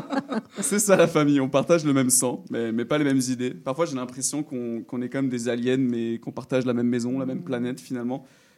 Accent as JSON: {"language": "French", "country": "Réunion", "tie": "born or raised there", "said": "je suis français, comme on l'entend. Mais je suis né à La Réunion, j'ai grandi à La Réunion, j'ai toujours vécu à La Réunion. Donc ma famille, ma mère, mon père et ma sœur sont à La Réunion."}